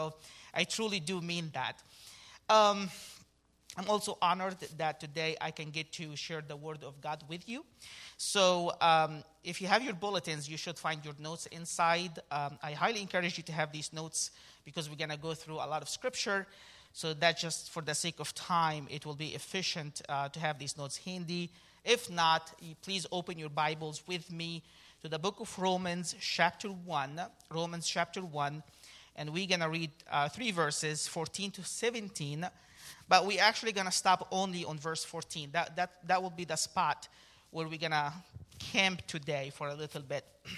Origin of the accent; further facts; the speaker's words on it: Egypt; moved away as an adult; now in Virginia, United States; We currently reside in Virginia, right outside of Washington, D.C. I was born and raised in Egypt. I came to the States right after college.